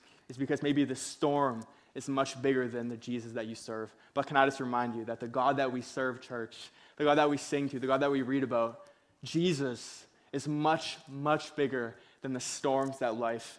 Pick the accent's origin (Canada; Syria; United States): Canada; Victoria, British Columbia; You know, for me, me and my wife, Maya, we moved here a couple months ago. I came from Victoria, and she came from Chilliwacken, and this has been a totally new season for us.